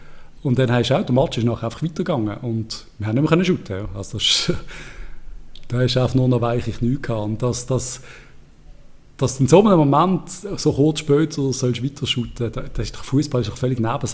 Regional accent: Spain; Als Spanier, das ist ja ganz klar.

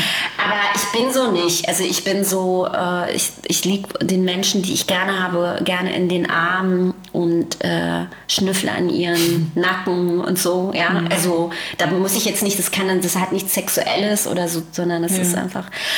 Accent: Berlin, Germany; weil Berlin ja meine Heimat ist. Ich bin hier geboren.

